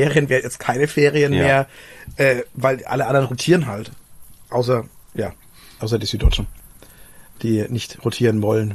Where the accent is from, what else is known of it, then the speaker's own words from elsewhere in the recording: Bavaria, Germany; Also ich selber bin kein Bayer, ich bin Franke, das ist ganz wichtig.